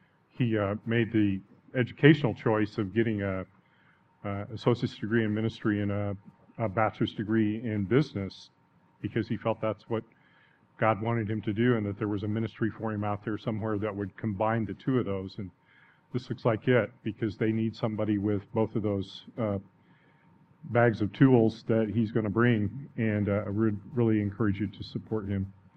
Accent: Idaho, United States; I guess I grew up in Idaho. It was big in Idaho.

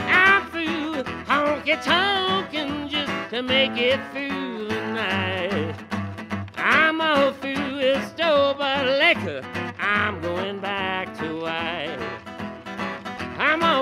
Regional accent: Erie, Pennsylvania, United States; born there; now in Nashville, United States; Well, I was born in Erie, Pennsylvania, many, many moons ago. I've called Nashville my home on and off for the most part for the last 30 years.

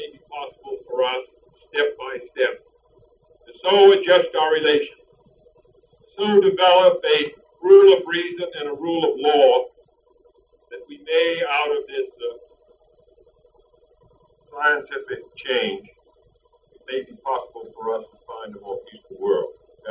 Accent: Massachusetts, United States; I come from Massachusetts. from the other side of the country, but it's a very small country

